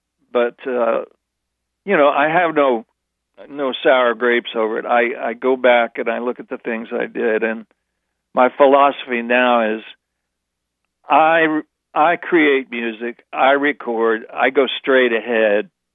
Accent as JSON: {"language": "English", "region": "California", "country": "United States", "lives_now": "New York, United States", "said": "The fact that I moved east, I mean, as a Californian, that I would move my family to New York in the worst blizzard of the decade"}